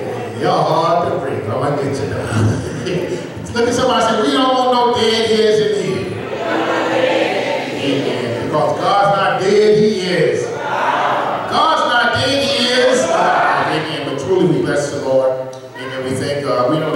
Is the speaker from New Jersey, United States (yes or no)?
no; Atlanta, Georgia, United States; Now, I already told you, you know, I'm from Atlanta.